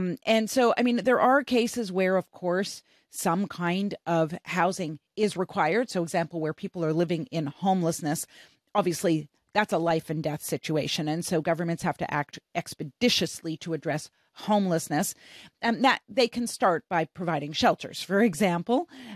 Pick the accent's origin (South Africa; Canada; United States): Canada; I'm from Canada.